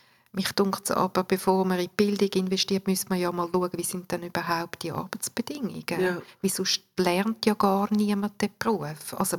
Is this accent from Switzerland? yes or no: yes; Urdorf, Zurich, Switzerland; aufgewachsen bin ich ja in Urdorf. In einer grossen Familie. Ich habe vier Geschwister.